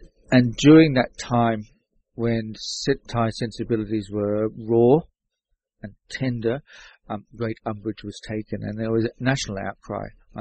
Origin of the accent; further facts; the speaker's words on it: Australia; But luckily I'm Australian and I'm illiterate